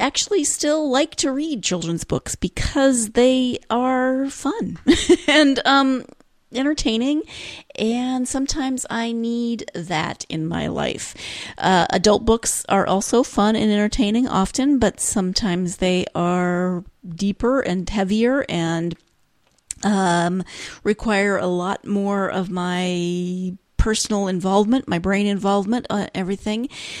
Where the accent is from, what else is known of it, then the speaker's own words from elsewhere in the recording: Montana, United States; that's a whole culture that growing up in Montana is very different from where my growing up experience.